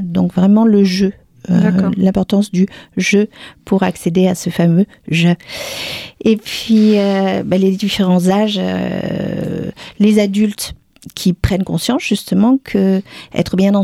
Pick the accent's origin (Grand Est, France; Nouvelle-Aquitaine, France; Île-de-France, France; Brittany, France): Île-de-France, France; Paris; moved away as an adult; also born or lived in Alpes-Maritimes; now in Nîmes, France; je suis parisienne d'origine, donc j'ai quitté Paris à l'âge de 25 ans pour m'installer dans les Alpes-Maritimes et finalement pour venir m'installer à Nîmes il y a quelques temps